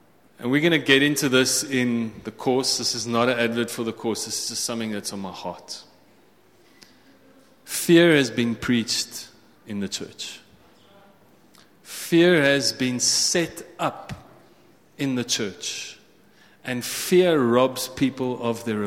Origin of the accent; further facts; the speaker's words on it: England, United Kingdom; And me being English, I'm like, but verskriklik is terrible.